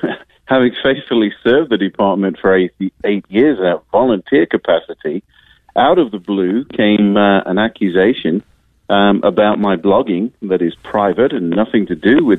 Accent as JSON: {"language": "English", "country": "United Kingdom", "said": "I'm British."}